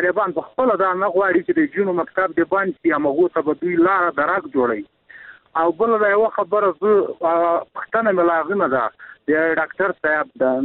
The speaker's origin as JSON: {"language": "Pashto", "country": "Afghanistan", "said": "زه خپل افغان یم یا افغان بچای ما"}